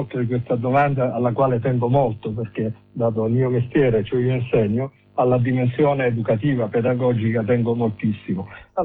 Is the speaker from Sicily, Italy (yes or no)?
yes; Sicily, Italy; now in Milan, Italy; io abito a Milano ma insegno appunto a Catania, sono siciliano